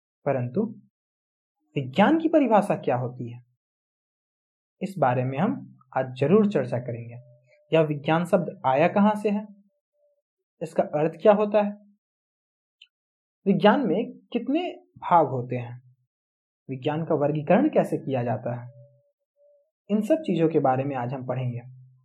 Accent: Arrah, Bihar, India; मैं आरा बिहार का रहने वाला हूँ।

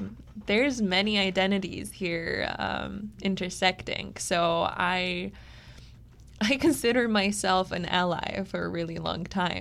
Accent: Bosnia & Herzegovina; first language Bosnian; English is a second language; first I discovered, you know, my sexuality in my native language in Bosnian.

